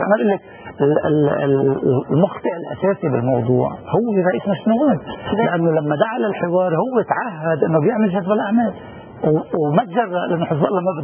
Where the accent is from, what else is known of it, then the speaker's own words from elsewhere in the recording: Lebanon; أنا كمواطن لبناني